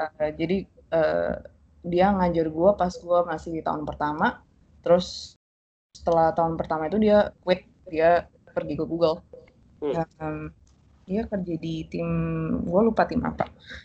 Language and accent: Indonesian; Surabaya, East Java, Indonesia; moved away as an adult; now in Mountain View, United States; Aku asalnya dari Surabaya. Terus, apa lagi ya? SMA gue di Surabaya International School. Terus kuliah aku pergi ke US.